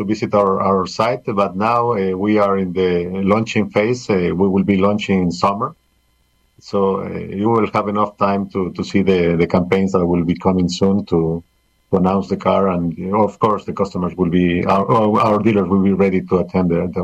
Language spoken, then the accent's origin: English; Ecuador; I am from Ecuador, a small country in South America, beautiful country. And I have lived in 8 countries. I lived in Colombia, I live in Brazil, I live in Venezuela, in Mexico twice, in Japan also.